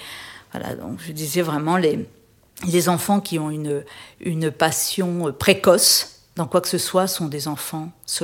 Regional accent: Réunion, France; moved away as an adult; Dans les pays tropicaux, surtout j'ai quitté La Réunion après mon bac au début des années 80

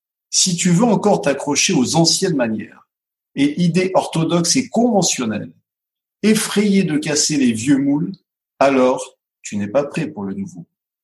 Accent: Grenoble, Auvergne-Rhône-Alpes, France; born there; Et je suis né à Grenoble il y a 58 ans.

